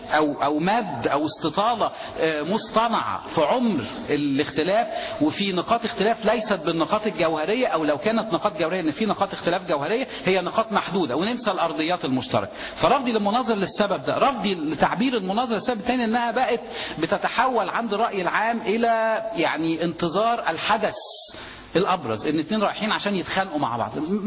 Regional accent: Egypt; لان نظام رئاسي صنع عندنا في مصر

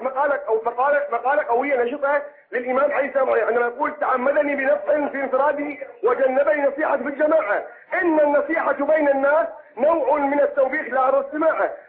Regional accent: Al Anbar, Iraq; لكن نرى الان يا اخي في عندنا في العراق في الانبار

